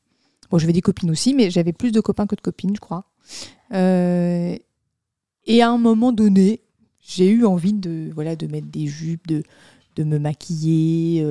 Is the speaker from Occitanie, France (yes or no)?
no; Beaune, Bourgogne-Franche-Comté, France; Moi, je viens de Beaune.